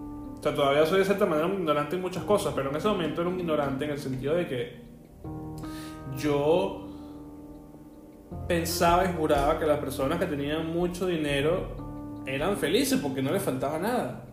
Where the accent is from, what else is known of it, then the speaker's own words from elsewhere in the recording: Venezuela; en ese entonces yo tenía 18 años, o sea, vengo de Venezuela.